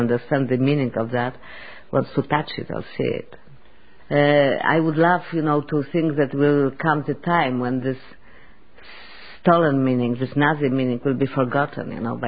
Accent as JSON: {"language": "English", "country": "Poland", "lives_now": "France", "said": "I'm a filmmaker from Poland. I live between France and Los Angeles now, making the movies in different countries."}